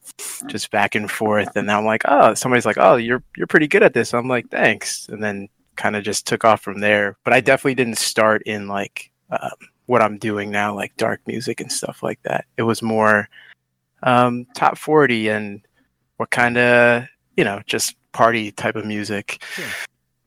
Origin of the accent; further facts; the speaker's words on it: New York, United States; born there; I was born in New York, just outside of Manhattan. It's over in the suburbs, across the Tappan Zee.